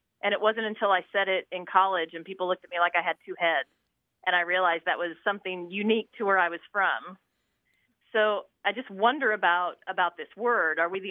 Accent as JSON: {"language": "English", "region": "Kansas", "country": "United States", "tie": "born or raised there", "lives_now": "Indianapolis, United States", "said": "Hi. I grew up in Southeast Kansas."}